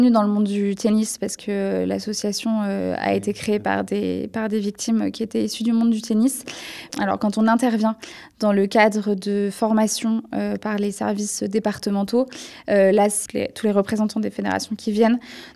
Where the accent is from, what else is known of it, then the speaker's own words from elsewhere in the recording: Auvergne-Rhône-Alpes, France; moi, je suis venue par ici parce que j'ai grandi dans l'Isère, donc je suis presque à domicile.